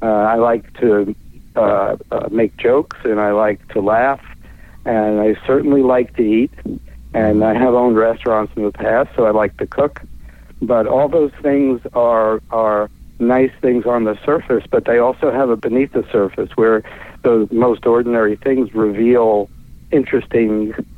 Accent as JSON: {"language": "English", "town": "New York City", "region": "New York", "country": "United States", "tie": "born or raised there", "said": "things that I did growing up in New York City, and a unique life that I'm leading."}